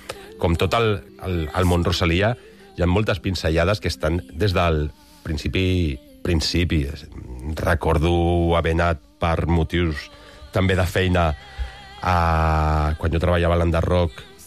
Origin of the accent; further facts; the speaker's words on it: Gelida, Catalonia, Spain; com jo sóc de Gelida, que és el poble del costat